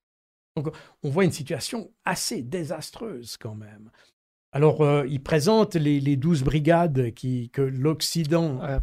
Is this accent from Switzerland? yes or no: yes; Switzerland; Donc chez nous, en Suisse, ce ne serait même pas un bataillon.